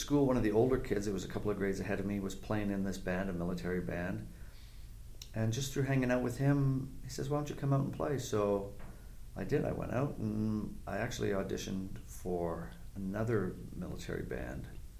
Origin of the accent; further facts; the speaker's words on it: Toronto, Ontario, Canada; growing up in Toronto, I just was drawn to jazz.